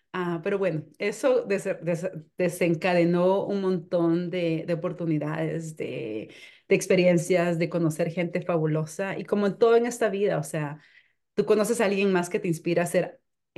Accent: Guatemala; now in United States; Mi esposo es hijo único y yo no tengo familia en ese país. Como bien decía Rocío, soy de Guatemala.

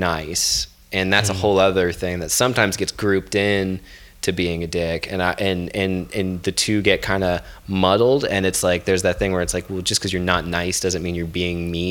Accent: the South, United States; growing up in the South, politeness and like overt politeness and all that is like seen as definitely like a virtue

